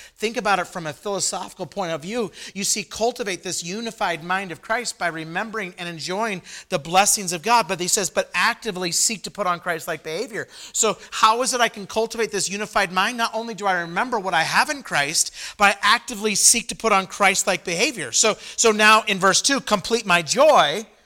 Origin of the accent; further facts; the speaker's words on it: Idaho, United States; I'm from Idaho. I grew up in Idaho.